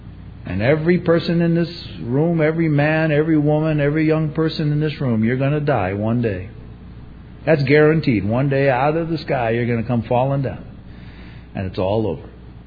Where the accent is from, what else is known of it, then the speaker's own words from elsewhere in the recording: New York, United States; You know, I came from a family. We come from New York.